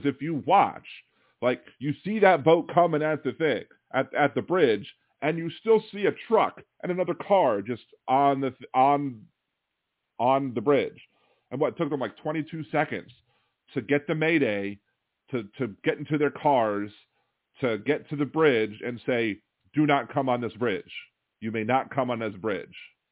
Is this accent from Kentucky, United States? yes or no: no; Baltimore, Maryland, United States; now in New Orleans, United States; I'm from Baltimore. You know, I was raised in Baltimore.